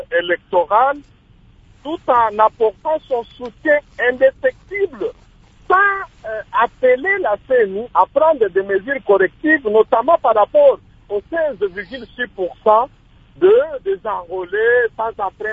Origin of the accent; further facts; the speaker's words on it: DR Congo; moi, en tant que Congolais